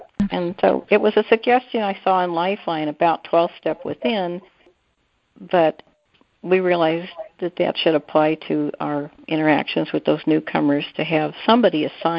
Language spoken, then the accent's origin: English; Idaho, United States; I'm from Snake River, Southern Idaho.